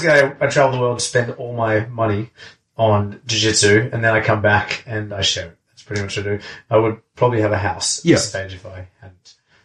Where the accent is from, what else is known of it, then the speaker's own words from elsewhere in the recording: South Africa; now in Sydney, Australia; I'm from Sydney, and I'm from South Africa originally